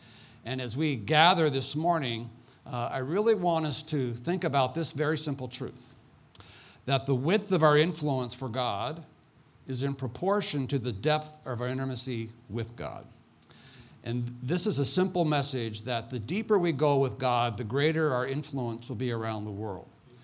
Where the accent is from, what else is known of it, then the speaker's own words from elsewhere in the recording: Midwest, United States; now in New York City, United States; I grew up in the Midwest. My family has owned a bank for the last 114 years. And as I grew up in a rural part of the Midwest, I grew up 16 miles away from a Native American reservation.